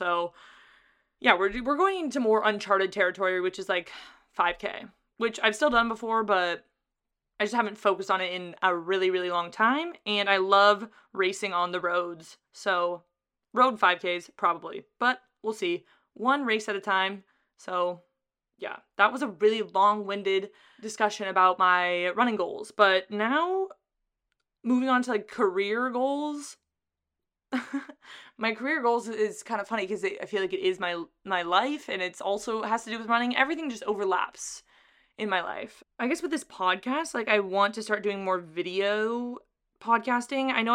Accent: Carlsbad, California, United States; April 2nd is the Carlsbad 5000. It's a big 5K. It's pretty flat. It's in my hometown.

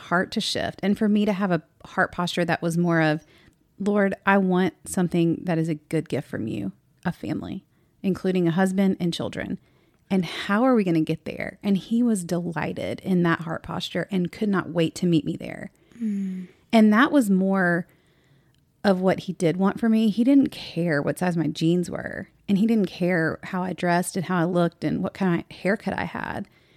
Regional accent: North Carolina, United States; now in Dallas, United States; We grew up in North Carolina. We both live in Dallas.

